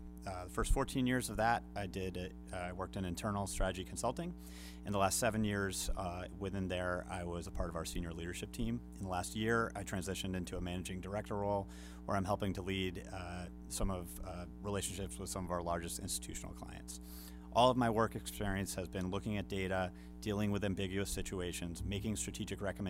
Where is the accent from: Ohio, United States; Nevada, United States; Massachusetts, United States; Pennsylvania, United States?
Massachusetts, United States; Hingham; I grew up in Hingham. Graduated from Hingham High School, as did my wife, Emily. We moved back to town in 2007